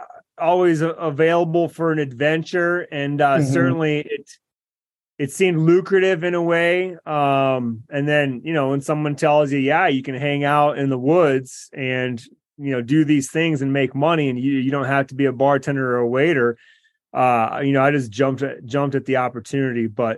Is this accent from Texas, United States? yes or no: no; Michigan, United States; Yeah, I grew up in Michigan and then we travel over to Wisconsin.